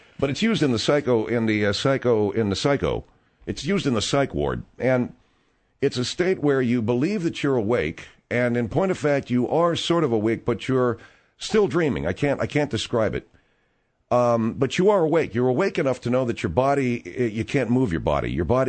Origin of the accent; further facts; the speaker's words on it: Pasadena, California, United States; I spent this past weekend in Pasadena, California, which is my hometown, my home digs, the hood